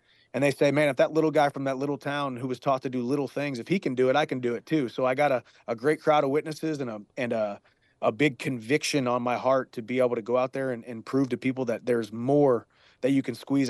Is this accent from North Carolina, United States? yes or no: no; Missouri, United States; Even if I walked on to Mizzou, where I wanted to go in my home state of Missouri